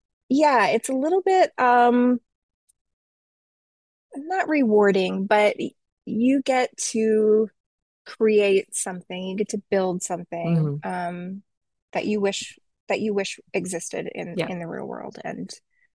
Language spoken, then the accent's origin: English; South Dakota, United States; But I grew up in South Dakota, and the town there was, I think about 125,000 people.